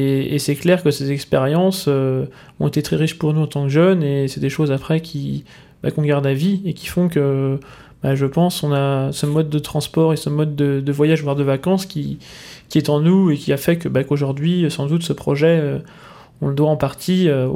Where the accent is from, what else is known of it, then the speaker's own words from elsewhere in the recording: Le Mans, Pays de la Loire, France; Donc, nous sommes du Mans.